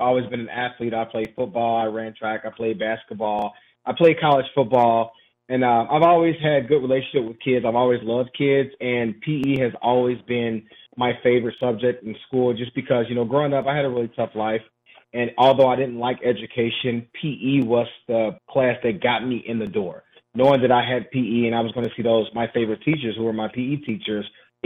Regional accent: St. Louis, Missouri, United States; now in Ballwin, United States; Yep, I'm from St. Louis, born and raised here. I grew up in the city of St. Louis. I was actually adopted out of a boys' home, and I moved to Chesterfield with my new family.

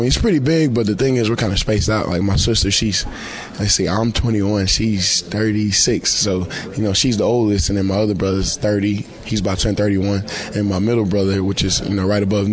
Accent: Jasper, Texas, United States; It's in southeast Texas, about 2 hours northeast of Houston, which is about 15, 20 minutes from the border of Louisiana.

